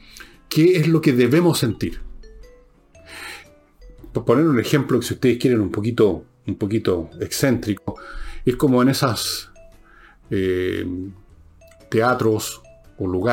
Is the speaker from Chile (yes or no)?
yes; Chile; Uno ha visto en el curso de nuestra vida como ciudadanos chilenos